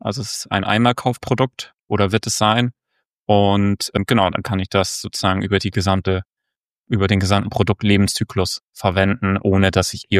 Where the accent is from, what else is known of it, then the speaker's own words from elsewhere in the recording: Nordenham, Lower Saxony, Germany; ich bin 28. Ich komme aus Nordenham. Hier sitze ich auch gerade. Ist in der Nähe von Bremen und Niedersachsen.